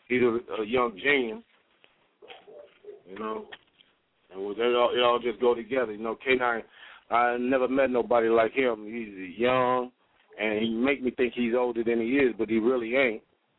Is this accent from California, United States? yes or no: yes; California, United States; and I found out that he was from the Valley, like I'm from the Valley, you know what I'm saying?